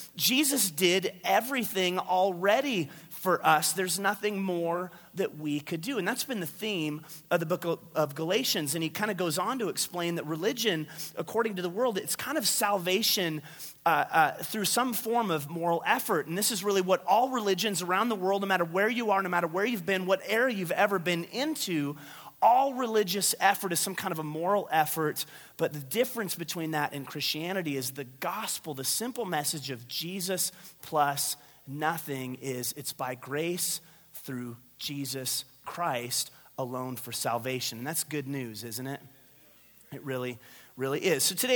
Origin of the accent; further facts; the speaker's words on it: Payson, Utah, United States; They had cute girls that went to dances at the Mormon church in my hometown in Payson